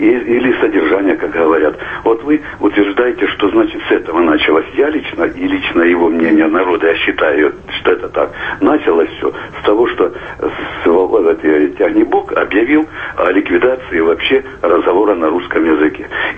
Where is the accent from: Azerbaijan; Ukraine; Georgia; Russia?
Ukraine; Donbas; я сам выходил из Донбасса